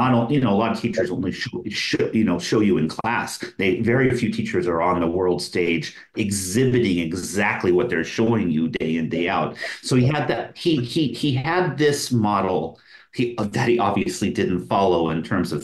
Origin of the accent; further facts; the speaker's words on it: Reno, Nevada, United States; I grew up in Reno, Nevada. On the one hand, for a small western town, it had an incredibly vibrant, still does, art scene, especially music scene.